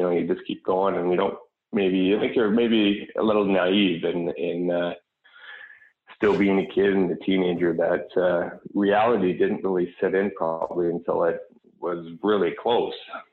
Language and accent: English; Canada; Growing up in Canada, it was, you know, the hockey mecca, and everyone was looking for the fast road.